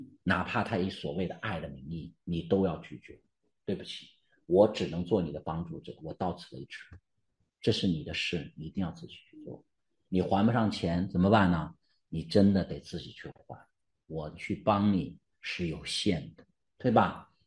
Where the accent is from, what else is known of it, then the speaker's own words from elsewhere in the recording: China; 我们中国人容易有这种软弱